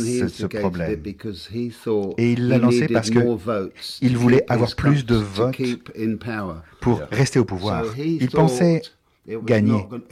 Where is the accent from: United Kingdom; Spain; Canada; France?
United Kingdom; England; French is a second language; la seule chose que je peux faire en tant qu'anglais, c'est de m'excuser